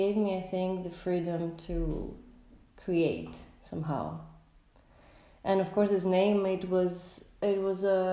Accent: Greece; English is a second language; Like, okay, I'm coming from Greece, I was always like trying to find, or I always had questions regarding like, what does it mean to be Greek?

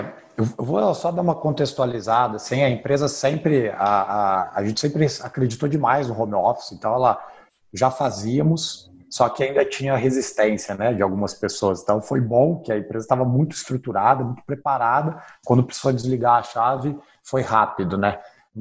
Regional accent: Ribeirão Preto, São Paulo, Brazil; eu sou aqui do interior, eu sou natural mesmo de Ribeirão, e eu estudei em São Carlos, na USP

